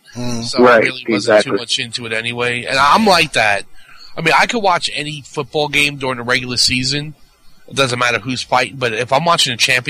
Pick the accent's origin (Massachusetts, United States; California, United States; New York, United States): New York, United States; New York City; I grew up in New York City, and I couldn't stand Giants fans.